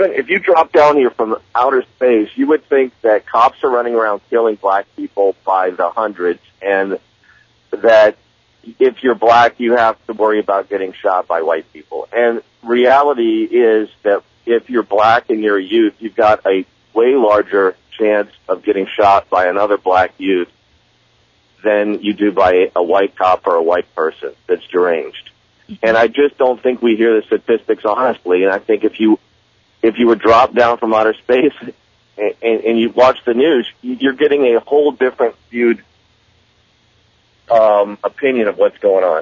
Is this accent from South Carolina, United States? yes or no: yes; South Carolina, United States; I grew up in South Carolina, and I got to tell you, that is one of the states where I don't think racism is a real problem.